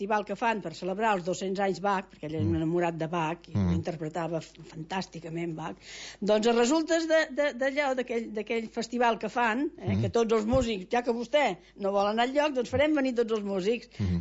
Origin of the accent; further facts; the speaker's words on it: Catalonia, Spain; I am català, jo.